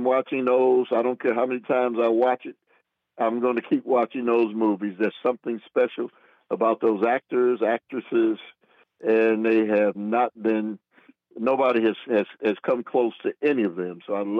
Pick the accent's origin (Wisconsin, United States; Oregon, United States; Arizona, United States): Wisconsin, United States; Milwaukee; I'm born and raised in Milwaukee.